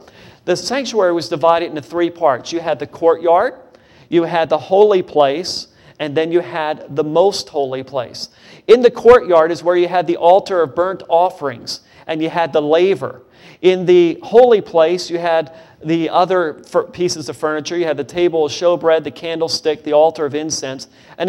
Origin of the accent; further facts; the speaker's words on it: Louisiana, United States; also born or lived in Pennsylvania; I was born in Pennsylvania and I learned there how to talk Northern Yankee style. And then the second half of my childhood was down in Louisiana, and I learned how to talk Southern style.